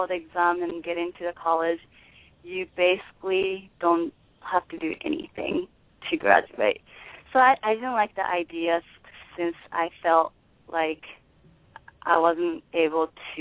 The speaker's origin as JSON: {"language": "English", "country": "Japan", "second_language": "English", "moved": "yes", "lives_now": "United States", "said": "I couldn't speak English at all. And when I visited here, I only smiled to my family, and that was it. So that made me realize that I have family in United States, and I wanted to speak English."}